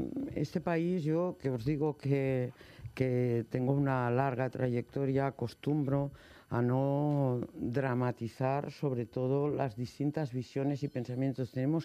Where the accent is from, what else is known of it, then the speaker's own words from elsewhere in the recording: Catalonia, Spain; now in Madrid, Spain; soy catalana de origen, nada más bajarme del tren adoré Madrid.